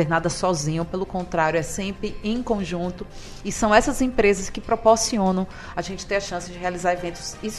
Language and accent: Portuguese; Ilhéus, Bahia, Brazil; porque eu cresci aqui em Ilhéus, então sou ilhense de fato também de coração.